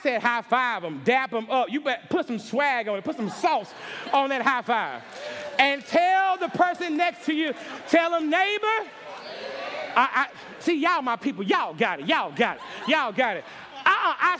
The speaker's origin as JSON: {"language": "English", "country": "United States", "said": "Now listen, I'm originally from America."}